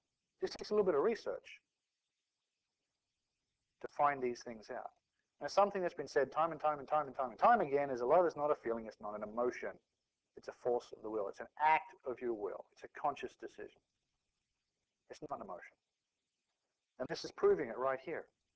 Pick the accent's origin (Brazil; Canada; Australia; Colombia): Australia; born or raised there; also born or lived in New Zealand; now in United States